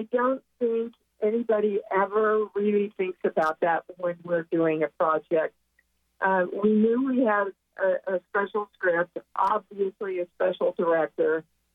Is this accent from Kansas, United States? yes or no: yes; Kansas, United States; I was raised in Kansas, and You can take the girl out of Kansas, but you're never going to take Kansas out of the girl, baby.